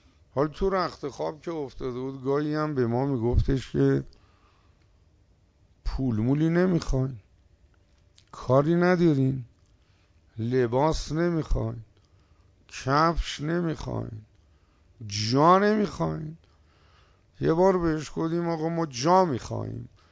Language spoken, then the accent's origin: Persian; Tehran, Tehran Province, Iran; آقا من از تهران اومدم طلبه بشم